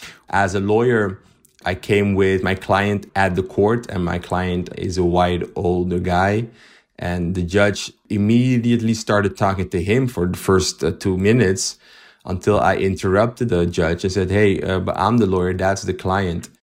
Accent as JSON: {"language": "English", "town": "Amsterdam", "region": "North Holland", "country": "Netherlands", "tie": "born or raised there", "said": "I'm 30 years old, and I was born and raised in Amsterdam, where I still live. My father, he's from a country in South America called Suriname. And my mother, she's from Ghana."}